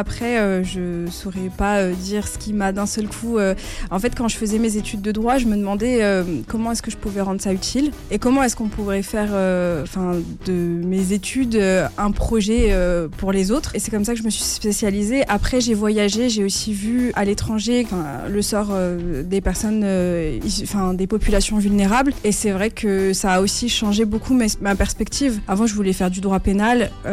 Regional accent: Vitry-sur-Seine, Île-de-France, France; j'ai grandi à Vitry-sur-Seine.

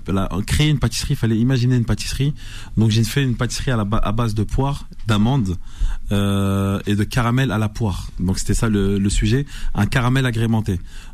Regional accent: France; moi j'ai grandi en France

